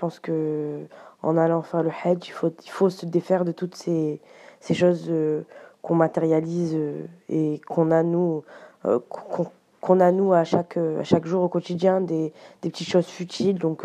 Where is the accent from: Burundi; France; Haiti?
France; Marseille, Provence-Alpes-Côte d'Azur; born there; Je suis née en France, plus précisément à Marseille.